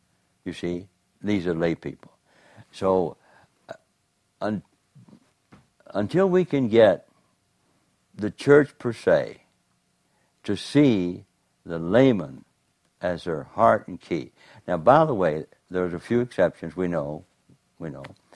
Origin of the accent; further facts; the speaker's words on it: Hamilton, Waikato, New Zealand; moving a man down from the city of Christchurch up to Hamilton, my hometown, discipling him.